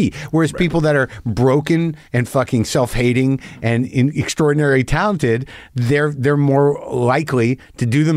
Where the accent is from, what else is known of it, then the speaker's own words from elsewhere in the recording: New Mexico, United States; No, but I grew up in New Mexico, and he's up in Santa Fe